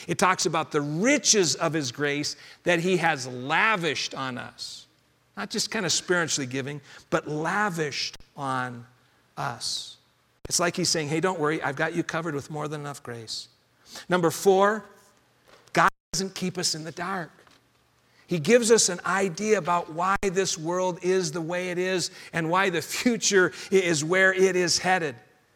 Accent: Denver, Colorado, United States; And it made me think of a time back in my childhood growing up in the Denver area.

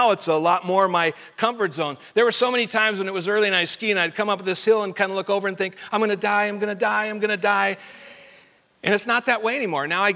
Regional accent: Colorado, United States; also born or lived in Iowa; Even though I grew up in Colorado, I was 28 years old when I went skiing for the very first time.

